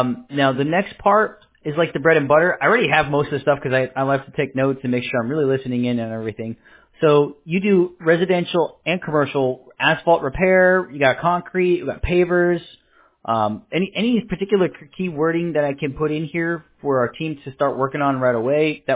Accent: New York City, New York, United States; born there; also born or lived in California / Florida / Pennsylvania / Alabama; and then I was born in the Bronx, New York, moved over to California, went to Florida, came to Pennsylvania, came to Alabama, man. I've been everywhere now, you know.

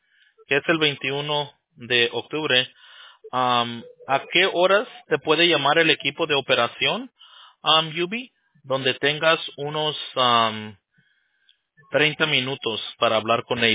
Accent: Mexico; yo soy mexicano, nosotros, pues sabes, bailamos acá corridos y otra cosa

